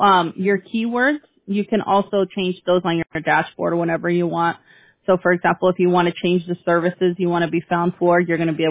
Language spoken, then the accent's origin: English; California, United States; I'm from California, Orange County.